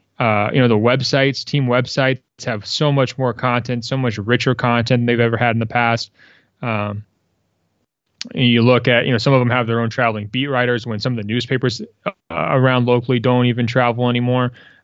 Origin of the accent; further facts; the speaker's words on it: Portland, United States; I'm from Portland originally.